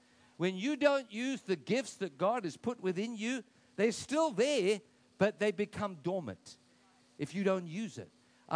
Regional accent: South Africa; Well, let me tell you, man, I grew up in South Africa.

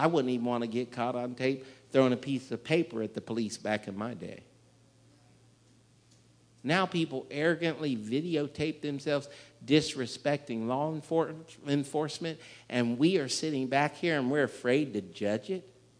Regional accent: Canton, Ohio, United States; I'm from Hardin County, right here in Canton, Ohio.

